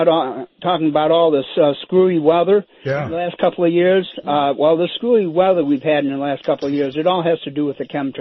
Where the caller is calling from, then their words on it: Shelby Township, Michigan, United States; from Shelby Township.